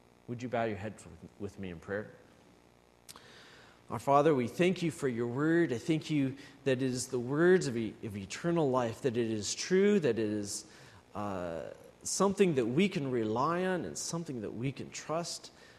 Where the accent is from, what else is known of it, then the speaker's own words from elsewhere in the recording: Iowa, United States; okay, now I grew up in Iowa, remember